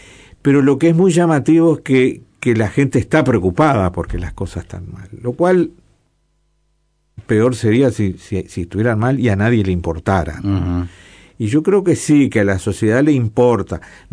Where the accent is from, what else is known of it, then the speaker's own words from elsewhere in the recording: Uruguay; Porque hay una cosa que sí es muy propia de los uruguayos, y yo eso lo menciono mucho en el libro, es esa tendencia que cuando nos encachilamos con algo es lo único que hay.